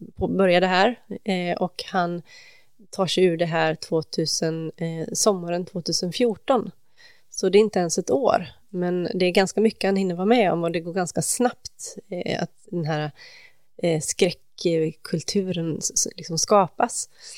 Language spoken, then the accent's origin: Swedish; Knutby, Uppsala County, Sweden; från Knutby där jag kommer ifrån